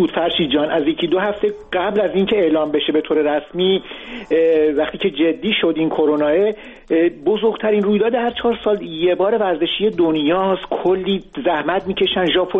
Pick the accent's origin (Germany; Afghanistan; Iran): Germany; now in London, United Kingdom; اومدم یکی دو روز قبل از عید اومدم برای مرخصی یه هفته ای دیگه، از لندن اومدم آلمان تو شهر خودم. دیگه موندگار شدم،